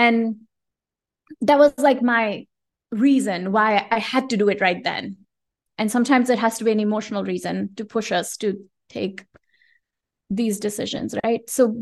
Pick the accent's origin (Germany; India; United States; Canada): India; and we're originally from India, so we'll spend a chunk of time in India